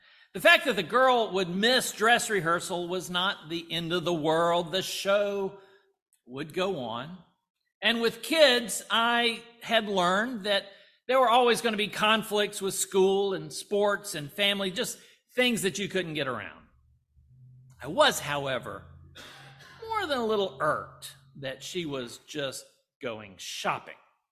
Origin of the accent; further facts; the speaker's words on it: Alabama, United States; or even the Athens of my home state, Alabama.